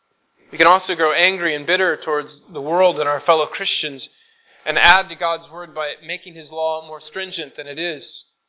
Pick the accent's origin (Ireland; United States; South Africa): United States; Midwest; accent: Midwestern; But the rest of my Midwestern accent slowly is subsumed within this pressure of living in the East Coast.